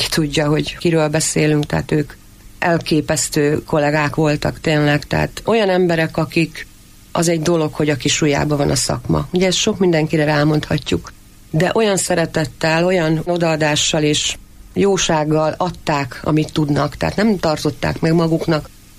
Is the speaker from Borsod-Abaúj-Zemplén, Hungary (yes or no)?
yes; Borsod-Abaúj-Zemplén, Hungary; Vidéki családból származom. Szüleim tulajdonképpen egyszerű emberek voltak, egyébként nem messze Miskolcon nőttem föl, Miskolc egy 30 kilométerre.